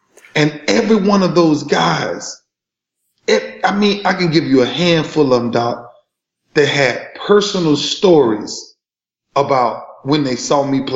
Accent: Lakeland, Florida, United States; I'm going to go back and do something in my hometown, Lakeland.

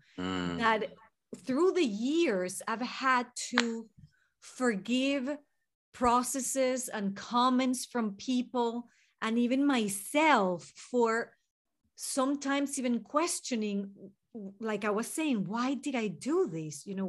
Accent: Venezuela; English is a second language; moved away; And I'm from Venezuela in South America.

